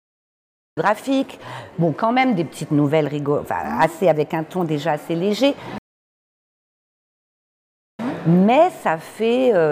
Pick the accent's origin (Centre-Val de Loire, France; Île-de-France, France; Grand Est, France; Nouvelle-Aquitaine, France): Grand Est, France; Reims; De Reims.